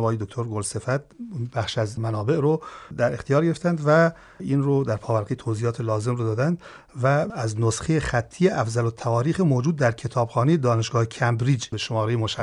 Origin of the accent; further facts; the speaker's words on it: Iran; من واقعا به عنوان یک ایرانی وقتی این تاریخ رو میخونم